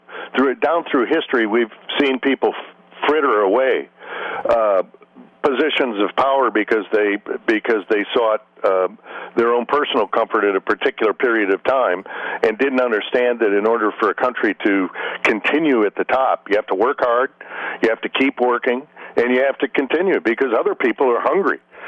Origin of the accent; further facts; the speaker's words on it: Michigan, United States; I'm from Michigan originally. I know it well.